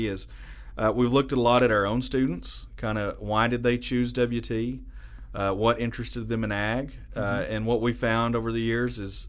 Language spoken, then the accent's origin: English; Spearman, Texas, United States; Panhandle is home. I grew up in Spearman, Texas.